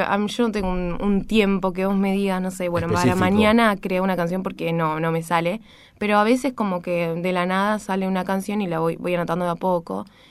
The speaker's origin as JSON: {"language": "Spanish", "town": "Saladillo", "region": "Buenos Aires Province", "country": "Argentina", "tie": "born or raised there", "said": "Yo soy de Saladillo. Viajo mucho a Capital porque estudio"}